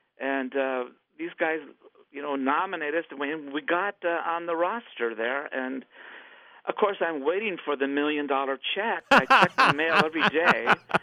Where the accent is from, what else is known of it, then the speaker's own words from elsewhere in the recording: Oak Park, Illinois, United States; because we're all from Oak Park, Illinois.